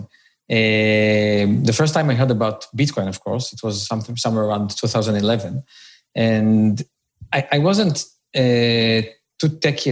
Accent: Israel; English is a second language; I'm originally from Israel, now living in Tel Aviv.

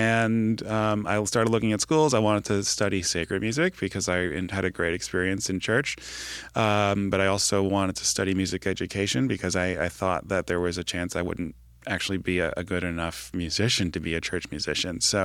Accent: New Jersey, United States; I grew up in New Jersey at a very large parish, over 5,000 registered families.

